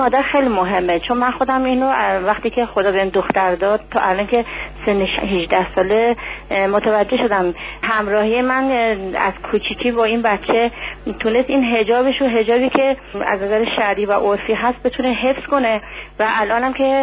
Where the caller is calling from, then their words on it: Tehran, Tehran Province, Iran; از تهران هستم،